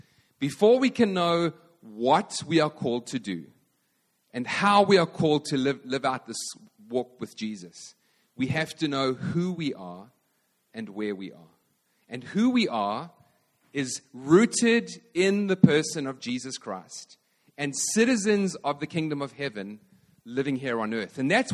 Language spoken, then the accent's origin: English; Chicago, Illinois, United States; We're from Chicago. Even though we are in Vancouver, we're going to follow Chicago time.